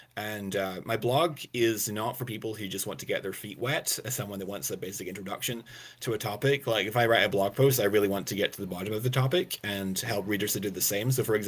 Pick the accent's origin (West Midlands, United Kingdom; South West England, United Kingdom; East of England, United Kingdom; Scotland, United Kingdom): Scotland, United Kingdom; Glasgow; I'm from the UK, right? So I'm actually Scottish. I was born and raised in the suburb of Glasgow. So I'm kind of Glaswegian, believe it or not.